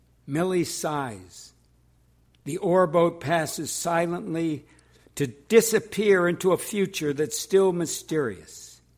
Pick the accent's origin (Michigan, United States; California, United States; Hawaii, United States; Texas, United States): Michigan, United States; Detroit; I come from Detroit, which means, you know, you can't screw it up no matter where you go.